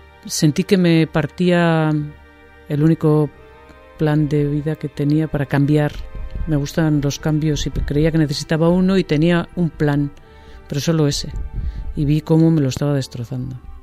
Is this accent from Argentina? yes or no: no; Spain; No, yo soy española, no tengo nacionalidad británica.